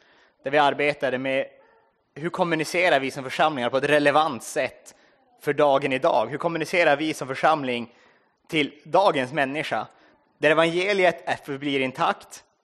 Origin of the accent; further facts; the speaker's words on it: Vilhelmina, Västerbotten County, Sweden; Jag är från Vilhelmina socken, hon är från Lycksele socken. Och vi har liksom vuxit upp där uppe i obygderna. Jag har vuxit upp i en by där det bor typ 20 personer. Jag har släkt med varenda en.